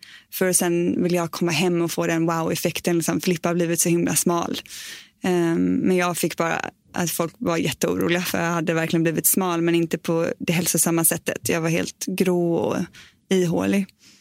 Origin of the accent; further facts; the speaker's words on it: Gothenburg, Västra Götaland County, Sweden; now in Stockholm, Sweden; jag har varit den senaste tiden i Stockholm. Men jag är född i Göteborg.